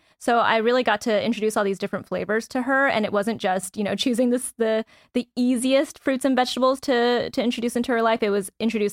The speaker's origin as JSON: {"language": "English", "region": "New Mexico", "country": "United States", "tie": "born or raised there", "lives_now": "Los Angeles, United States", "said": "I grew up in New Mexico, wherever it's actually predominantly Latino"}